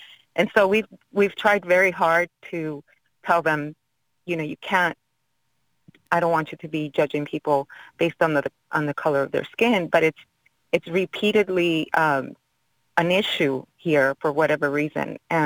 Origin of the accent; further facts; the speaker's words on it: California, United States; now in Jacksonville, United States; my husband and I really never had any incidents because we were raised in California.